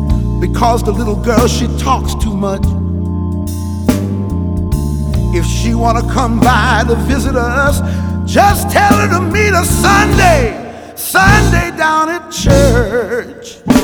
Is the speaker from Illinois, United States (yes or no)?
yes; Evanston, Illinois, United States; also born or lived in Milwaukee, Wisconsin; I was born in Milwaukee, Wisconsin. My family moved to Evanston, Illinois, just outside of Chicago, around about 1965, 66.